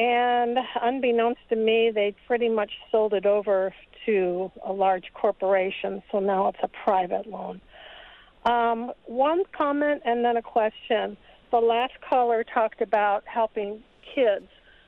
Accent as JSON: {"language": "English", "town": "Madison", "region": "Wisconsin", "country": "United States", "said": "I'm from Madison."}